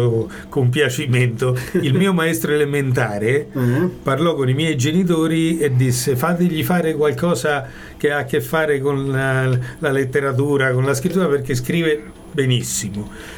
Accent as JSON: {"language": "Italian", "town": "Narni", "region": "Umbria", "country": "Italy", "tie": "born there", "said": "la mia famiglia è originaria di Narni, io sono nato a Narni."}